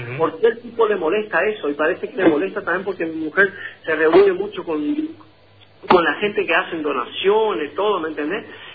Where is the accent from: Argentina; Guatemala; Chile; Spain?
Argentina; soy un argentino, un ciudadano que vivo ayudando a la gente